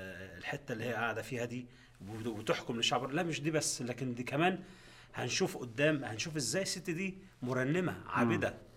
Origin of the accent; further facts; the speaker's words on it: Egypt; في مصر احنا اقول